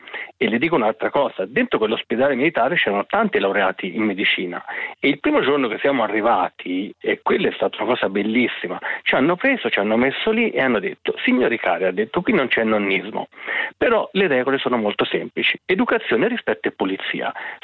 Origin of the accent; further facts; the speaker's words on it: Montepulciano, Tuscany, Italy; Io sono da Montepulciano